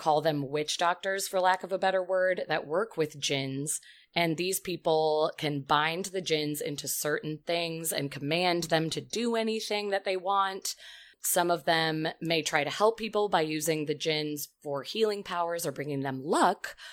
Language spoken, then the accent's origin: English; Turkey; English is a second language; I am 24 years old and I am a student. I am from Turkey